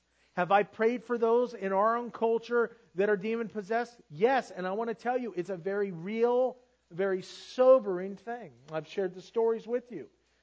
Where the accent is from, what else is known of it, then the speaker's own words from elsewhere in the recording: United States; Because as American, we live in a country that has been very much established on the gospel.